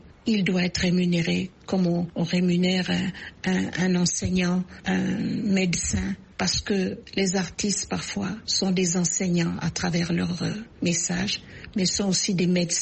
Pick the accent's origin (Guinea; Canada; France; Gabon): Gabon; ce problème des droits d'auteur est un problème crucial chez nous au Gabon.